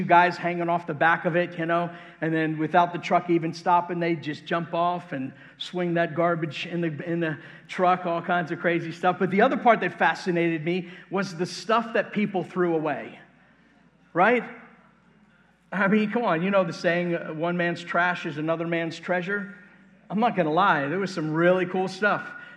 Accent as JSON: {"language": "English", "town": "Brooklyn", "region": "New York", "country": "United States", "tie": "born or raised there", "also_born_or_lived": "Staten Island", "said": "I was born in Staten Island, grew up for a period of time in Brooklyn, New York."}